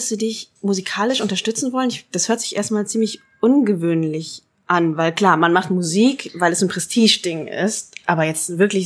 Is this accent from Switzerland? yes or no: no; Vietnam; now in Germany; Bei mir auch. Ich sehe, glaube ich, auch nicht vietnamesisch aus.